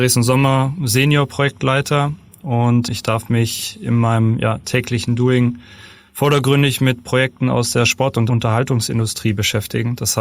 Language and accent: German; Southern Germany, Germany; Und außerdem komme ich ja ursprünglich aus Süddeutschland.